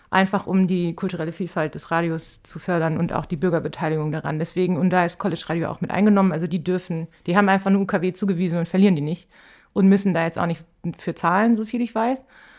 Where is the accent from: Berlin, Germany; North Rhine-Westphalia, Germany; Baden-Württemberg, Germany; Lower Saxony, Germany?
Baden-Württemberg, Germany; Ulm; Aus Süddeutschland, Ulm die Ecke.